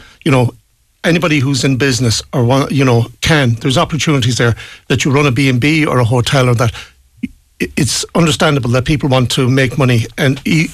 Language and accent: English; Ireland; I was in London when the Hyde Park bombing, I actually heard the blast. On several occasions as an Irish man, I was being followed by unmarked police force. And, it's not easy being an immigrant.